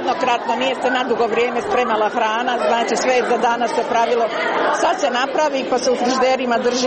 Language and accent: Croatian; Slavonia, Croatia; Ja sam odrasla u Slavoniji na jednoj zdravoj, zdravoj hrani.